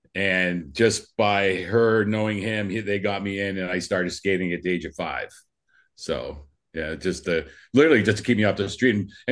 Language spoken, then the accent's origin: English; Framingham, Massachusetts, United States; I'm 4 years old, and in our neighborhood, as I'm from Framingham, Massachusetts